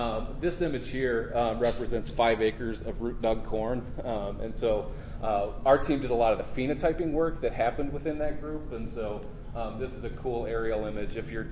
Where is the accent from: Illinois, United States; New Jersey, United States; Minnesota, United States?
Illinois, United States; Carlinville; also born or lived in St. Louis; And so my background, I grew up in central Illinois, small farming town, Carlinville